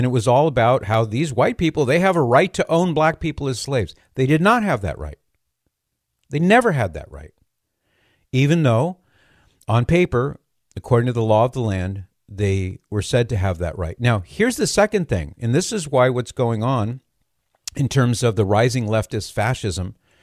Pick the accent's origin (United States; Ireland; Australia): United States; California; So now let's go to one of the crazy states. My home state, by the way. I love California.